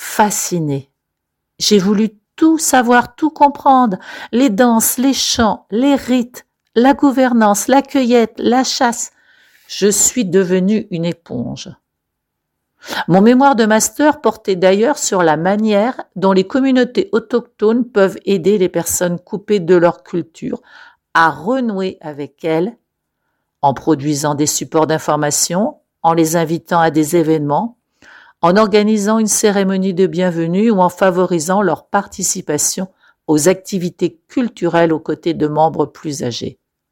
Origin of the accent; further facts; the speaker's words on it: Burns Lake, British Columbia, Canada; là où j'ai grandi, à Burns Lake, un village de quelques milliers d'habitants, les gens étaient extrêmement racistes.